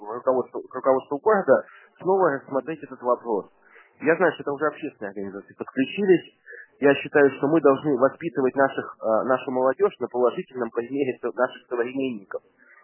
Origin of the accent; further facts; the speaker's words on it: Saint Petersburg, Russia; Нет, я же петербуржец, вот в чем дело.